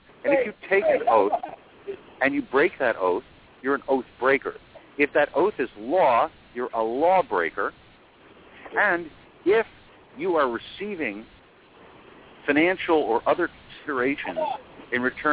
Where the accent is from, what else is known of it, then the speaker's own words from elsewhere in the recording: Philadelphia, Pennsylvania, United States; Charlie's from my hometown, Philadelphia, PA.